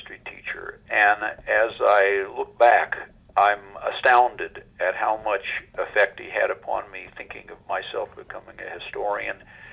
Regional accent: Champaign, Illinois, United States; I suppose I found myself growing up in Champaign as a free thinker

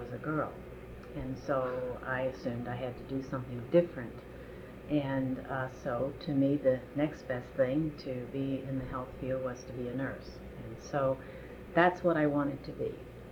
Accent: Princeton, Kentucky, United States; born there; I was born in Princeton, Kentucky, on January the 24th, 1938.

